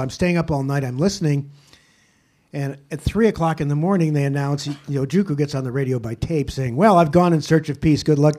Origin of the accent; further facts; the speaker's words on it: Tucson, Arizona, United States; I started out in, I grew up in Tucson, and I went to the University of Arizona